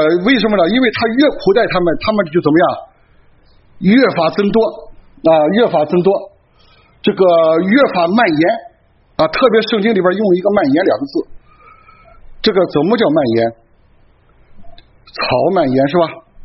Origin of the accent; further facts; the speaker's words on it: China; 这是我们人往往都有这个毛病，尤其我们中国人是人无远虑必有近忧的，远处是虑，近处是忧，没有喜乐